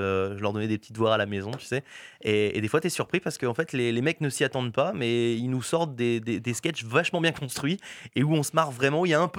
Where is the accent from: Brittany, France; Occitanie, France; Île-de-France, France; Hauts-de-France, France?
Hauts-de-France, France; Lille; comme je suis lillois, j'aime bien voir la famille